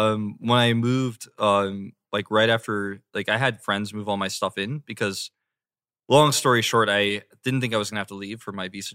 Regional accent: Atlanta, Georgia, United States; I'm from Atlanta.

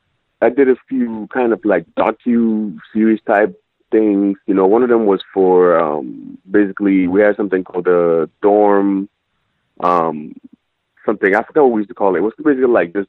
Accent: Ghana; I'm originally from Ghana, as you mentioned already. So, but growing up over there, I always wanted to kind

